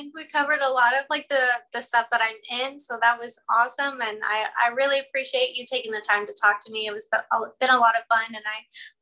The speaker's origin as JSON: {"language": "English", "region": "Texas", "country": "United States", "lives_now": "Las Vegas, United States", "said": "I moved to Las Vegas. I'm originally from Texas."}